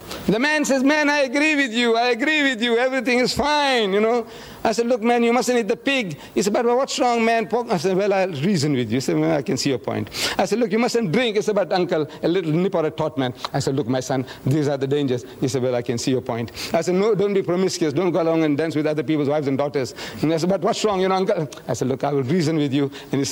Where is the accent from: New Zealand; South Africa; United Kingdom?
South Africa; I come from South Africa.